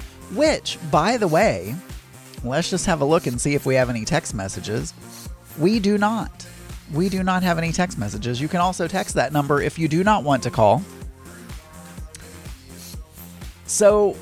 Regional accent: the South, United States; I'm from the South, and that's the way we pronounce mayonnaise.

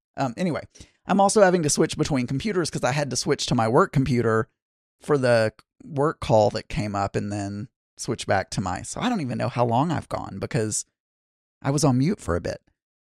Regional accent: the South, United States; growing up in the South, there was a very specific formula to a meal.

